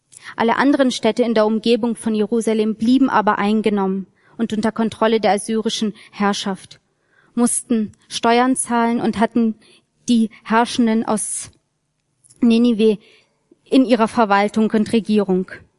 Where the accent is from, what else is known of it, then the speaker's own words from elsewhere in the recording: Baden-Württemberg, Germany; ich komme aus dem Schwäbischen